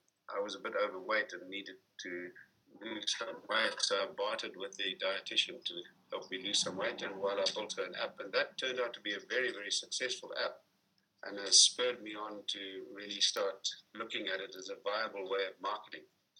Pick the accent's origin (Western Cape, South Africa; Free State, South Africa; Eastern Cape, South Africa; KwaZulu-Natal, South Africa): KwaZulu-Natal, South Africa; Durban; down in Durban is my hometown and that's where I'm calling you from at the moment.